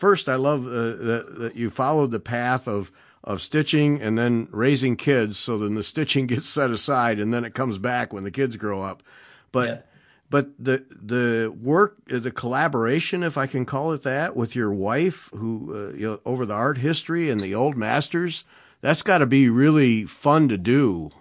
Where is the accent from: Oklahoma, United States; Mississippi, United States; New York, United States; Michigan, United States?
Michigan, United States; like for me growing up, I grew up in Michigan and, you know, my dad was a bow hunter and, you know, it was all sports and hunting and cars